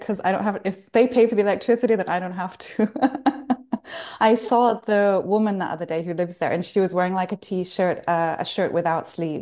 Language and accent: English; Dubai, United Arab Emirates; But remember, I'm from Dubai. I'm not really British, so